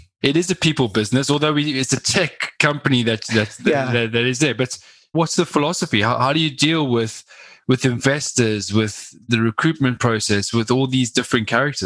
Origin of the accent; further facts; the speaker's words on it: South Africa; I'm originally from South Africa